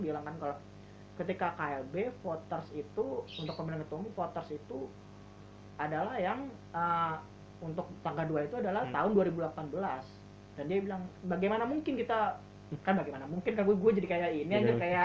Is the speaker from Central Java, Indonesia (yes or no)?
no; East Java, Indonesia; gue orang Jawa Timur